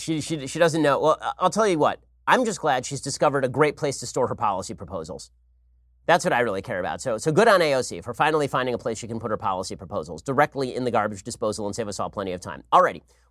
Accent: Los Angeles, California, United States; Question, I'm from Los Angeles. Everybody's got a garbage disposal.

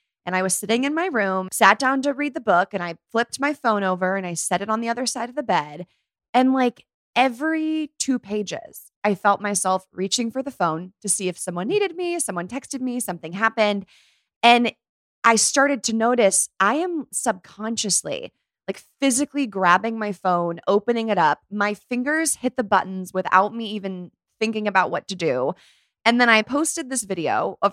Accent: California, United States; So I grew up right near Palo Alto. So I used to go to the Stanford volleyball games and the Stanford Mall.

